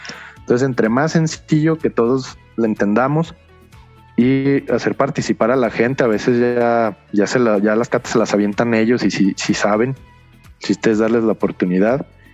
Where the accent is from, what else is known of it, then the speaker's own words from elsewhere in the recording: Aguascalientes, Mexico; sí me costó un poco de trabajo salirme de Aguascalientes e irme a otros estados a estudiar cosas. Y si veo la oportunidad de llevárselo a mi tierra